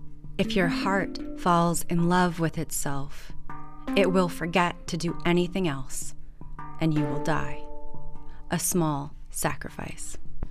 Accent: Landers, California, United States; Starshine Road is actually the name of the road that I grew up on in Landers. And it holds a lot of weight for me. Landers is a really, it's a fairly depressing place. And it's very isolated.

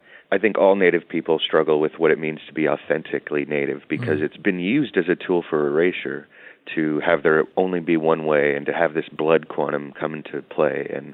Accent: Oakland, California, United States; various different kinds of experience I had working in Oakland and growing up in Oakland.

